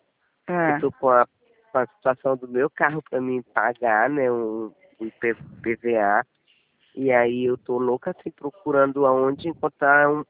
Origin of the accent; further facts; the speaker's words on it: Amapá, Brazil; Eu sou do Amapá.